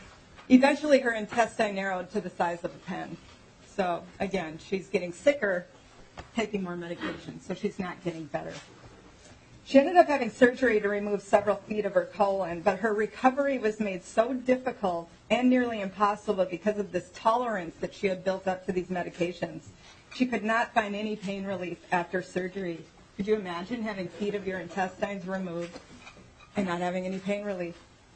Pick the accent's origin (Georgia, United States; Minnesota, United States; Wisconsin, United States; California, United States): Minnesota, United States; Montevideo; I'm from Montevideo. Less than 5,000 people live there.